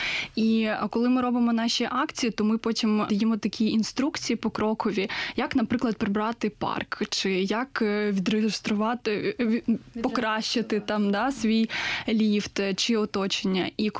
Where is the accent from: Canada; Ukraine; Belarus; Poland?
Ukraine; Zaporizhzhia, Zaporizhzhia Oblast; я сама з Запоріжжя. І це моє рідне місто, я його дуже люблю